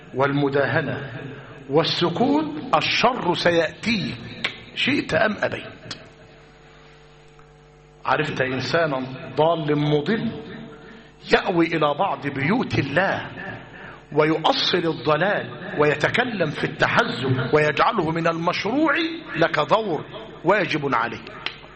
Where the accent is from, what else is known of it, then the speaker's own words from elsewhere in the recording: Egypt; هذا الذي حدث في مصرنا في أوائل الث